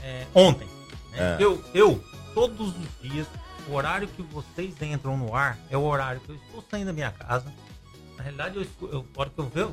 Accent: Assis, São Paulo, Brazil; also born or lived in Ourinhos; Sou natural do interior de São Paulo, de Ourinhos.

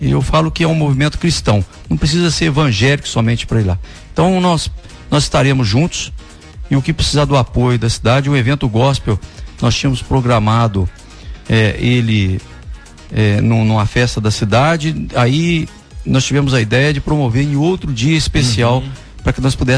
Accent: Itajubá, Minas Gerais, Brazil; Júlio, eu falo com amor à minha terra, que eu nasci e cresci aqui.

